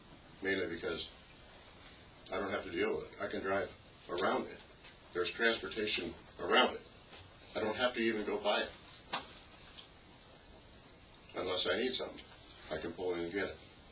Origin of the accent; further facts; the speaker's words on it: North Bend, Washington, United States; I was born in North Bend. Been here my whole life.